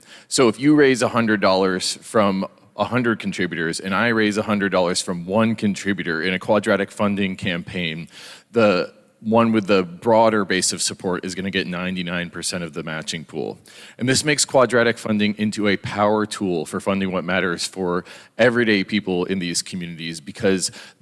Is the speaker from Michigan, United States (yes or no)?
no; Boulder, Colorado, United States; in my hometown of Boulder, Colorado, 99% decrease in foot traffic for the downtown was happening